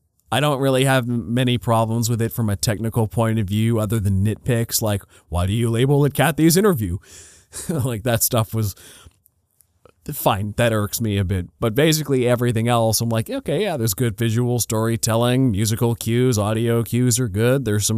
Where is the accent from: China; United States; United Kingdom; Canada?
Canada; See, as a Canadian, I hear the term hoser all the time